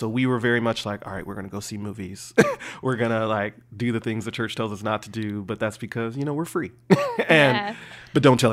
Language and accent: English; Detroit, Michigan, United States; even growing up in Detroit, I would spend summers at the campground with my grandfather